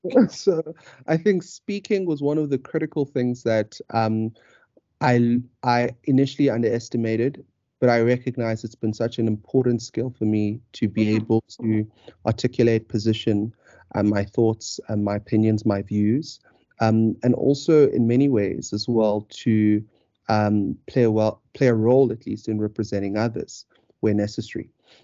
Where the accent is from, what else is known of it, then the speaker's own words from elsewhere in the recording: South Africa; also born or lived in Nigeria; So I'm Nigerian, South African, or South African, Nigerian, depending on how you want to cut it. So I speak Xhosa, I speak Zulu, I speak English, I understand Afrikaans